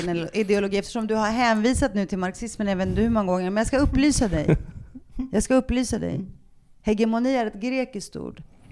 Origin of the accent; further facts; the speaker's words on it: Stockholm, Stockholm County, Sweden; som invandrartjej i Sveriges mest stigmatiserade och fattigaste förort Rinkeby, där jag växte upp i en trasig familj utan förutsättningar och bildningar och positioner, utan arv.